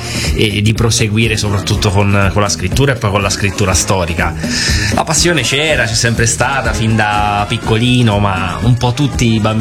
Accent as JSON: {"language": "Italian", "region": "Brussels", "country": "Belgium", "tie": "born or raised there", "also_born_or_lived": "Gualdo, Italy", "lives_now": "Italy", "said": "io ho trascorso i primi anni, sono nato a Gualdo, però da piccolino poi mi sono trasferito perché mio padre lavorava in Belgio. Quindi ho trascorso in realtà i primi anni dell'infanzia a Bruxelles."}